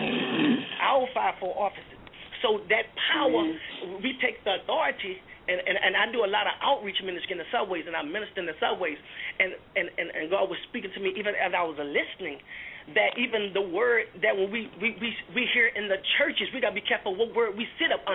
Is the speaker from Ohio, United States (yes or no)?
no; New Orleans, Louisiana, United States; now in New York, United States; When I first came to New York, because I'm from New Orleans, I came to New York